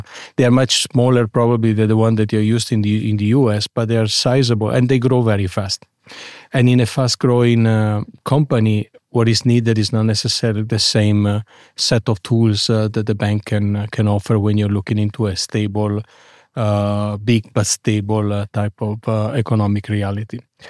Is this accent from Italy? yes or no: yes; Italy; English is a second language; now in Munich, Germany; few people speak Italian, which I suppose has also something to do with the fact that they like my home country.